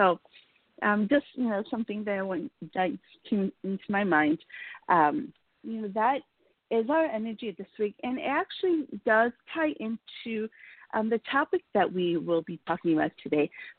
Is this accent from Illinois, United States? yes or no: yes; Chicago, Illinois, United States; I was born in Chicago, and my parents worked downtown while we lived on the south side.